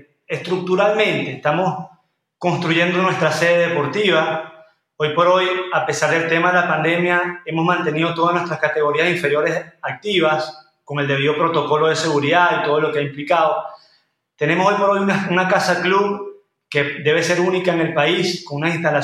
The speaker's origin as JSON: {"language": "Spanish", "country": "Venezuela", "said": "Ese cortoplacismo que a nosotros como venezolanos y como"}